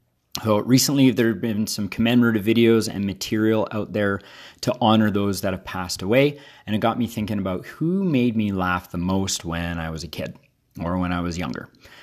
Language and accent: English; Canada; So as a Canadian, I don't feel like it would be a very good list if I didn't have one of many fellow Canadians on this list.